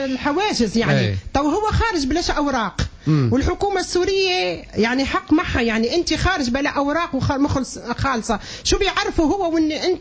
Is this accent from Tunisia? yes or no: yes; Tunisia; moved away as an adult; now in Syria; أنا تونسية مقيمة في سوريا صار 33 سنة